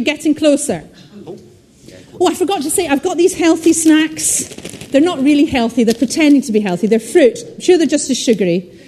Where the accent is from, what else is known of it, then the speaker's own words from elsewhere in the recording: Scotland, United Kingdom; I'm from Scotland.